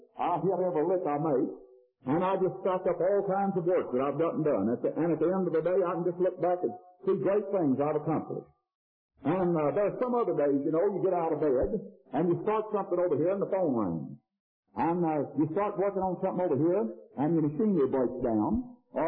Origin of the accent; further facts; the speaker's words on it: Texas, United States; Sometimes in my home country, in the state of Texas, I go out at night and we're not bothered with industrial pollution.